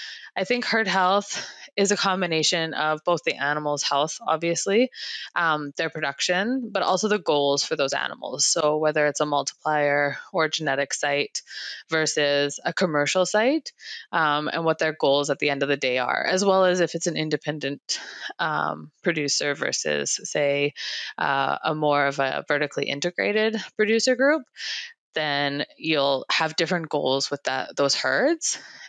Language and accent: English; Edmonton, Alberta, Canada; So I'm from Edmonton, Alberta, and I was raised near the University of Alberta. And our family's background is very much sort of urban.